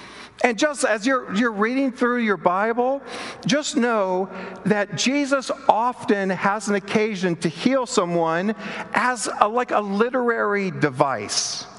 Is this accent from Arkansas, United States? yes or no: yes; Bentonville, Arkansas, United States; my hometown, Bentonville, Arkansas, is also the hometown of Walmart, the Walton Foundation.